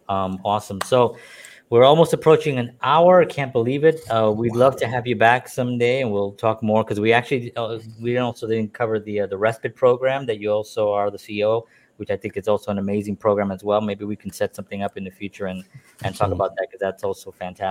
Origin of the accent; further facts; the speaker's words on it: New York, United States; I am blessed that I was born and raised in New York. I love New York.